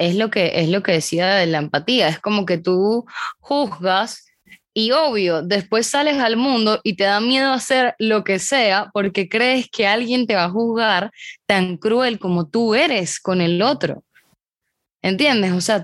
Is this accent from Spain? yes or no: no; Venezuela; now in Panama; yo me fui de Venezuela con un novio. Y luego terminé allá en Panamá